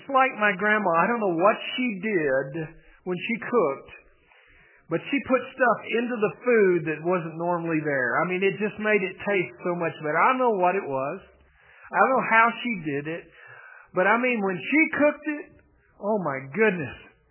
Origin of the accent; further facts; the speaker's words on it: Texas, United States; Now, for a lot of my life, I grew up in West Texas. North Central Texas and then West Texas.